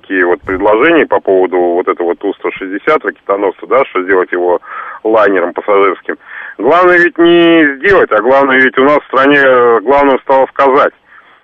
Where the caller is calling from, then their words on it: Moscow, Russia; я звоню из Москвы.